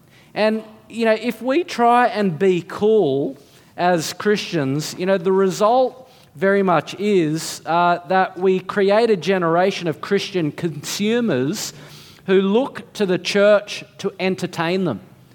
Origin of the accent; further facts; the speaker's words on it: Australia; born there; I'm an Aussie, I was born here